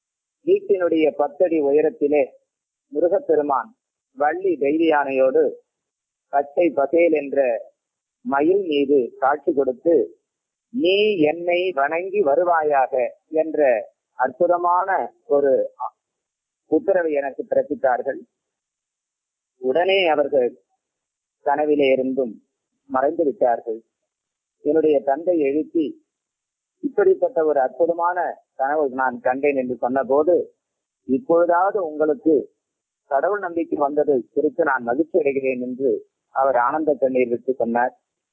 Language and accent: Tamil; Tamil Nadu, India; born there; நான் தமிழ்நாட்டில் காஞ்சிபுரம் மாவட்டத்தில் ஒரு ஏழை கூலி தொழிலாளியினுடைய மகனாக 1948 பிறந்தேன்.